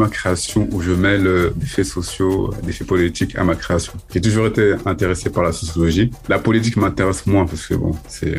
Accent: Paris, Île-de-France, France; born there; Je suis né à Paris, mes parents sont d'origine malienne. Je suis parti deux fois au Mali, en 1999 et en 2012.

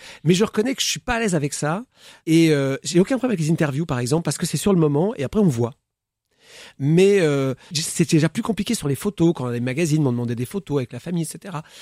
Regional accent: Lens, Hauts-de-France, France; accent: Nord; Je suis l'accent du Nord.

